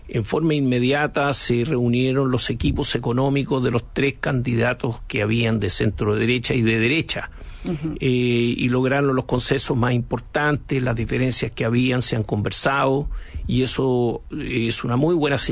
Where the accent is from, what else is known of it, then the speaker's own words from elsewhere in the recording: Chile; nosotros como chilenos vivimos esa situación durante largo tiempo